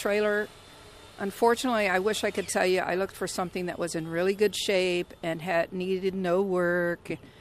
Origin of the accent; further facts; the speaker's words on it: Lincoln, California, United States; I'm from Lincoln, California, and I've been working on and restoring trailers for 41 years.